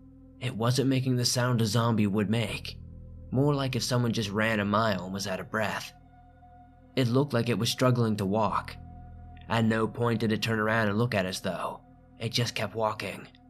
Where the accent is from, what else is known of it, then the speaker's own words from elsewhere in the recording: Saluda, South Carolina, United States; also born or lived in Atlanta; I'm from Saluda, South Carolina, a very old and rural country town, steeped in Indian history.